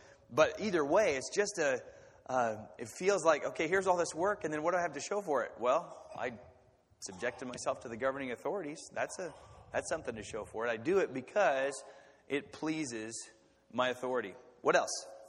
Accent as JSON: {"language": "English", "region": "Kansas", "country": "United States", "said": "And she's from the Pacific Northwest and I'm from Kansas."}